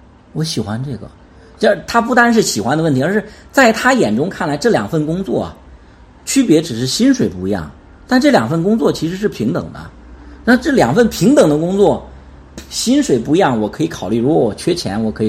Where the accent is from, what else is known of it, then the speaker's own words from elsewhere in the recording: China; 我还发现我们中国人真的是有这样的一个问题